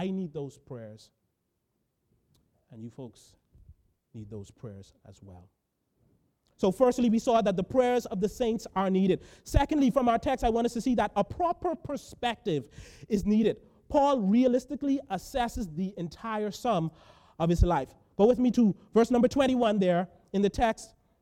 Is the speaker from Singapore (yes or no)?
no; Bahamas; I'm originally from the Bahamas.